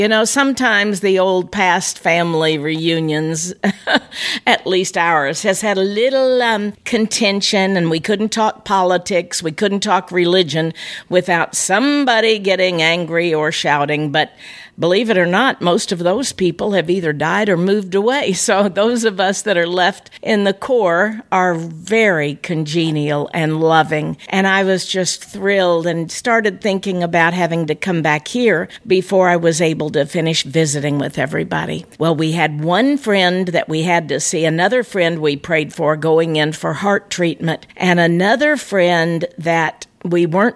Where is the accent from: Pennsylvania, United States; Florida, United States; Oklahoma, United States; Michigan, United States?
Florida, United States; Of course, I'm from Florida, as you know.